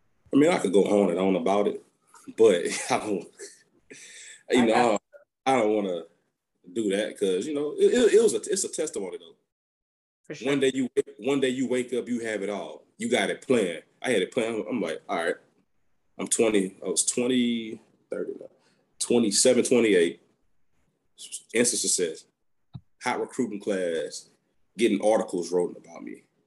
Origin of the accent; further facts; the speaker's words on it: Baton Rouge, Louisiana, United States; I'm from Baton Rouge already. So Southern University is a huge thing down here.